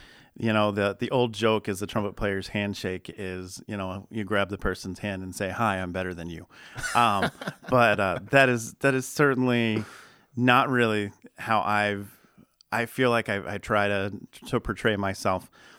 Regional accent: Maryland, United States; I grew up in Maryland. In the school district I was in, we started in fourth grade.

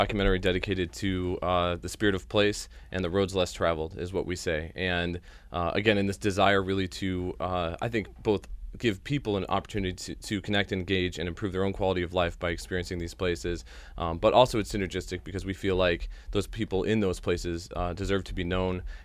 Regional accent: Rochester, New York, United States; also born or lived in Rockledge; Yeah, I was born in Rockledge, Florida in 1983, and my dad was actually brought up here for school as well for the U of R for his PhD studies around 87, and have always been around Rochester since that time, and it's still home right now.

